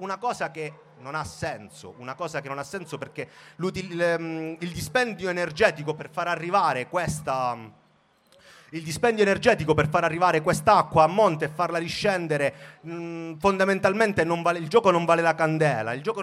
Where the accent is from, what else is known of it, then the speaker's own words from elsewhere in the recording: Corigliano Calabro, Calabria, Italy; io sono di Corigliano Calabro, oggi Corigliano Rossano, la mia zona è stata una di quelle più colpite dal ciclone Ulrike, con l'esondazione del Crati.